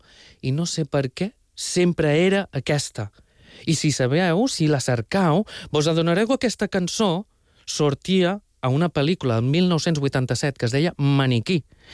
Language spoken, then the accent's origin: Catalan; Catalonia, Spain; Jo sóc català i una rumba catalana no me pot faltar